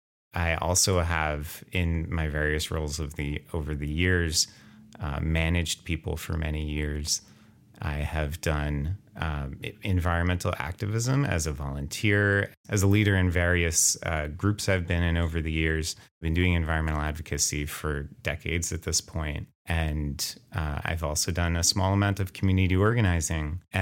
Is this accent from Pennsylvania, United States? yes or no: yes; Philadelphia, Pennsylvania, United States; And I was excited to have such an amazing organization be based in my hometown, Philadelphia.